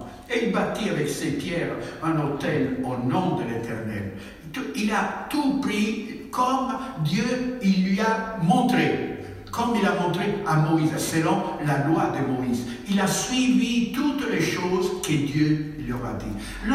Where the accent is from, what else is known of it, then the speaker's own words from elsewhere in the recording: Sardinia, Italy; French is a second language; c'est pas chez moi, en Sardaigne, ils le font très, très, très souvent, hein.